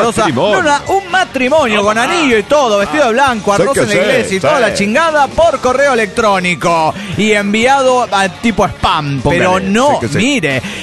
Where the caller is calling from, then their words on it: Santa Rosa, La Pampa, Argentina; de Santa Rosa, Argentina.